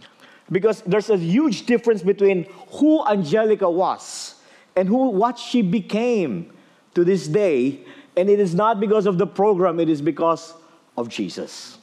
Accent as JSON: {"language": "English", "country": "Philippines", "lives_now": "Australia", "said": "flying all the way from the Philippines. I know you recognize me as a Filipino right away because of our cuteness, all right?"}